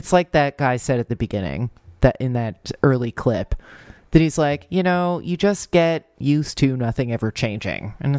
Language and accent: English; New Jersey, United States; I'm projecting my experience growing up in New Jersey